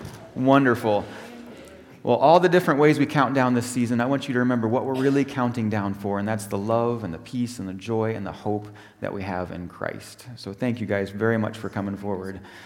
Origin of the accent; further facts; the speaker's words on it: United States; When I was growing up in America, especially, it was the age of, you know, the space shuttles launching up.